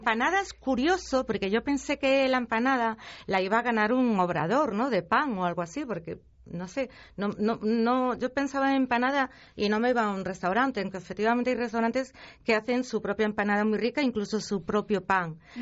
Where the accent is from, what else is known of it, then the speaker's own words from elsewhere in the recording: A Coruña, Galicia, Spain; no sé si es porque el jurado somos de Coruña y entonces somos más de Coruña